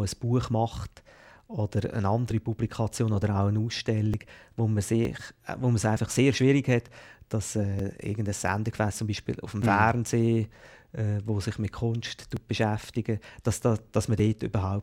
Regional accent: Switzerland; Und da sind wir eigentlich als Schweizer oder in der Schweiz noch ein Entwicklungsland

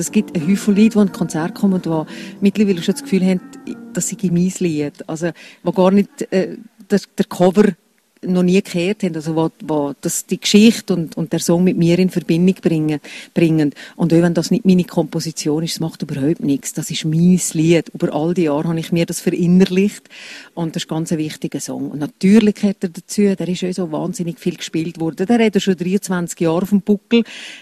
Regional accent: Valais, Switzerland; Ich habe meine Familie hier, ich bin einmal im Monat hier. Ich habe eine Walliser Plakette am Auto. Ich fühle mich als Walliserin. Das ist meine Heimat und das sind meine Wurzeln.

